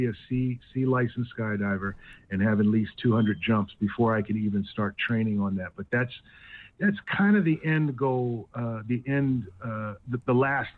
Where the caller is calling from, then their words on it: Los Angeles, California, United States; I'm in L.A. I'm up in San Fernando Valley.